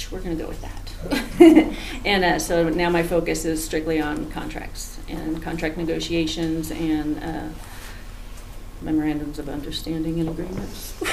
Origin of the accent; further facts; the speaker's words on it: California, United States; moved away as an adult; also born or lived in Texas / Missouri; I born and raised in California, moved out of there when I was 30 years old, went to Texas for about a year, hated it, went to Missouri, stayed there for 13 years.